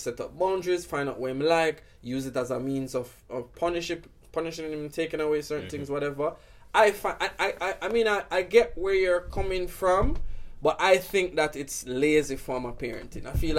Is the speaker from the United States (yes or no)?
no; Jamaica; I come from Jamaica